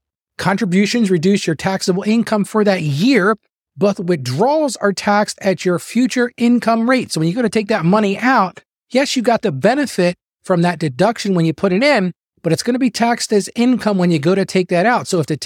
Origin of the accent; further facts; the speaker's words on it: Delaware, United States; I had the occasion of meeting him several times here in my home state of Delaware.